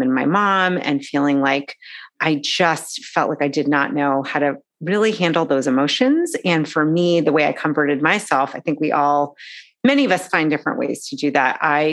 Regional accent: Boston, Massachusetts, United States; I grew up in the Boston area.

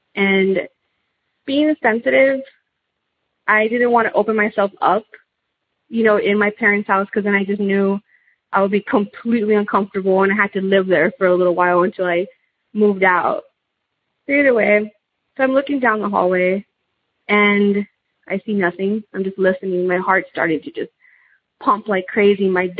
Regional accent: Texas, United States; So I'm from South Texas, and I'm going to try to keep this a little short, you know, and sweet.

